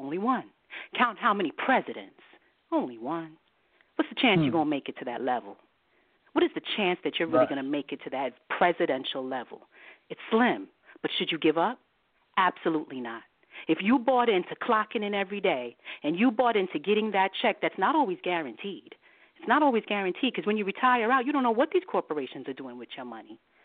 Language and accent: English; Jamaica; I'm a West Indian girl. I'm a Jamaican girl.